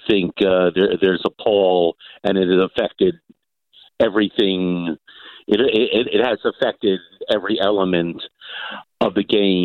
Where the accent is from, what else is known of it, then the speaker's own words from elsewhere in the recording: New York, United States; because I'm originally from New York area, so I thought of same old Jets.